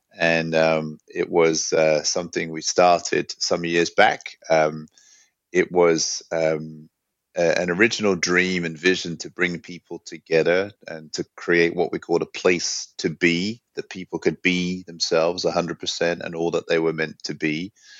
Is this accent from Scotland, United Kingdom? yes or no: no; London, United Kingdom; born or raised there; also born or lived in New York; now in Sweden